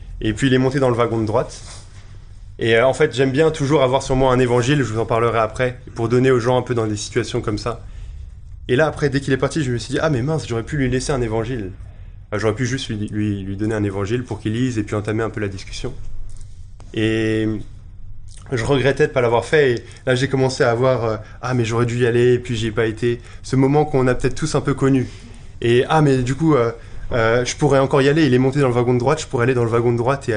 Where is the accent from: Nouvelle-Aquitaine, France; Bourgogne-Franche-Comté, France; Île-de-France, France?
Île-de-France, France; Paris; now in Brussels, Belgium; Et je suis originaire de Paris et actuellement je suis étudiant à l'Institut biblique belge à Bruxelles.